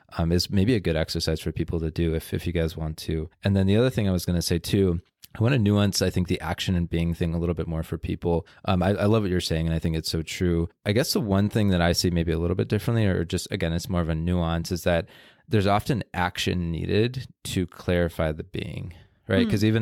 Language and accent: English; United States; I'm a man, I'm American, I come from an Italian bloodline.